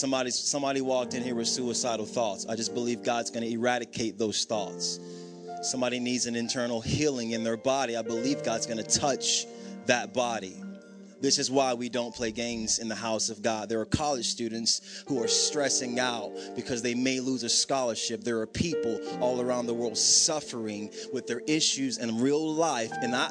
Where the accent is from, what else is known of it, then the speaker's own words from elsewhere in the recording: South Carolina, United States; It's okay. I'm from South Carolina. South Carolina won it.